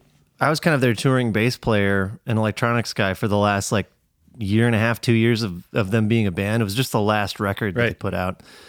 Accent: Middleton, Wisconsin, United States; I'm from Middleton, Wisconsin.

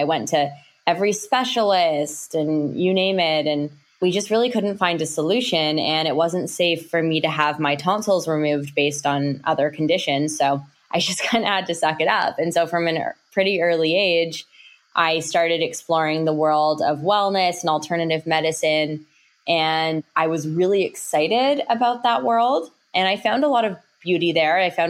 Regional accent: Toronto, Ontario, Canada; Yeah. So I'm Canadian. I grew up in Toronto.

